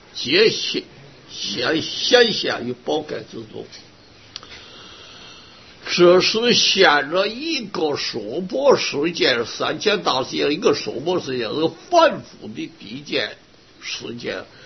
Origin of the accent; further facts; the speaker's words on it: China; 就得像我们中国人会作诗的说一首诗，赞叹赞叹。